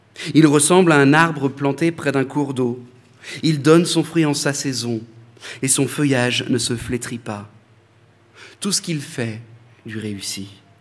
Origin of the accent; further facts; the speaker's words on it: France; en tant que Français, moi je suis content, je pense que ça s'entend à ma voix